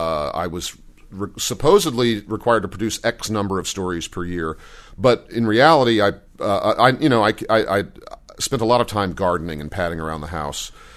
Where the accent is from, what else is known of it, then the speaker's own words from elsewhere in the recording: Columbus, Ohio, United States; also born or lived in Indianapolis; I grew up in Columbus, Ohio, and Indianapolis, Indiana.